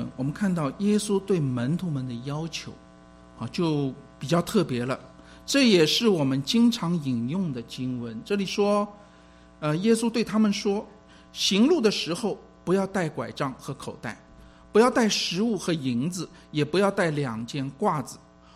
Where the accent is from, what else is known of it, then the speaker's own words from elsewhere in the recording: China; 但是我们刻意不提我是大陆人